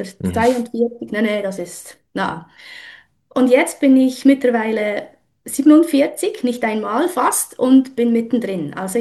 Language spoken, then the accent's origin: German; Bern, Switzerland; now in Eastern Switzerland, Switzerland; Und ich kam in die Ostschweiz, ich bin in Bern aufgewachsen, kam in die Ostschweiz wegen der Liebe